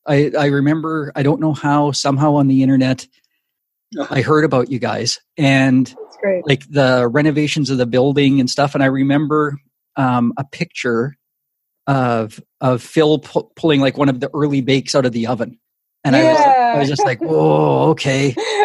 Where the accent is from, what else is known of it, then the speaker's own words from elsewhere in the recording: Saskatchewan, Canada; now in Vancouver Island, Canada; I'm out in BC now, like on Vancouver Island, but oh, nice. Born and raised in Saskatchewan